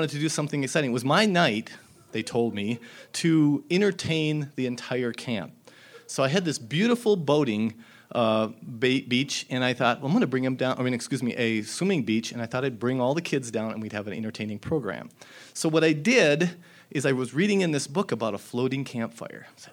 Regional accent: North Dakota, United States; I'm from North Dakota. I'm a bit embarrassed to say that I am from North Dakota, because that's where the state bird is a mosquito and the state tree is a telephone pole.

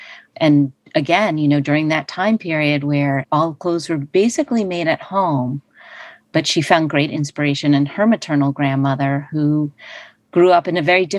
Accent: New Jersey, United States; And I grew up in New Jersey.

